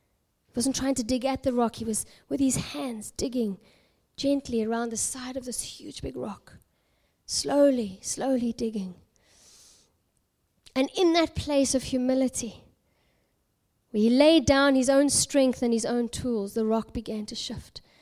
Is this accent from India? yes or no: no; South Africa; And I come from South Africa. They mine gold and diamonds.